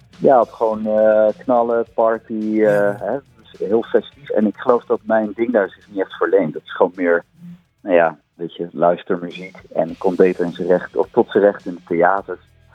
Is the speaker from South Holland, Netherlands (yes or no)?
yes; Rotterdam, South Holland, Netherlands; Kijk, ik kom natuurlijk uit Rotterdam.